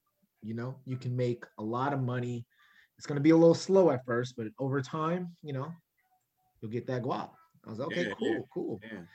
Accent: California, United States; I tell you, man, the first day I went to New York, you know, I'm from California, you know, we a little slow.

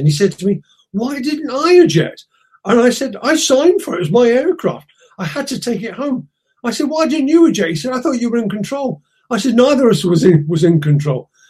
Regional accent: United Kingdom; We're British. We want Concorde without the E.

